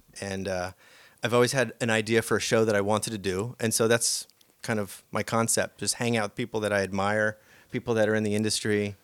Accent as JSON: {"language": "English", "town": "Lakewood", "region": "New Jersey", "country": "United States", "tie": "born or raised there", "said": "Oh, I grew up exit 91 on the Jersey Turnpike, on the Garden State Parkway, and Lakewood, New Jersey, which was hit with that Sandy, right?"}